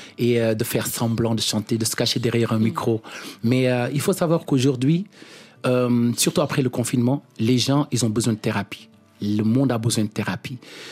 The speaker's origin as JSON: {"language": "French", "country": "Senegal", "said": "je suis sénégalais, je suis africain. Et partout où je vais, je voyage avec mon village dans la tête."}